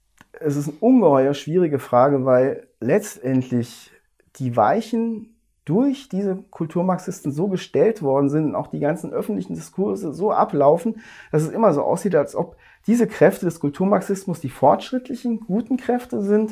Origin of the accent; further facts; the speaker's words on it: West Germany, Germany; aber ich bin Wessi als wir im Westen, sage ich.